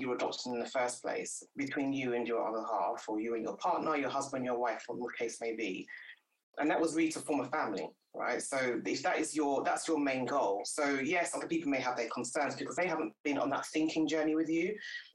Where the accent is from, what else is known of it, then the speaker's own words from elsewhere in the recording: Nigeria; if I, as a Nigerian woman, took on all that culture that comes with it